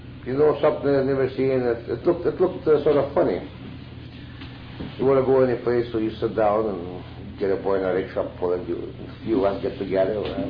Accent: Mikado, Saskatchewan, Canada; I was born in Mikado, Saskatchewan, on January 4th, 1919. I lived there for all my life. Went to school, and then worked on a farm.

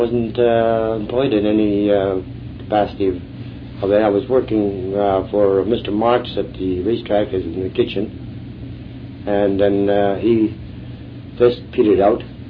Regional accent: St. Boniface, Manitoba, Canada; born there; I was born in St. Boniface. My parents are from, my father is from Belgium, my mother is an American, French.

